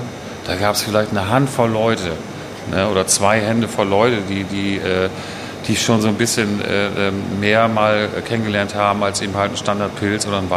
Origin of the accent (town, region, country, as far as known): Bremen, Germany